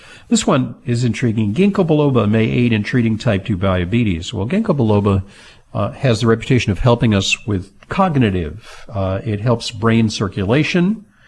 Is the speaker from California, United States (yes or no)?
yes; Santa Monica, California, United States; because I grew up in Santa Monica, California.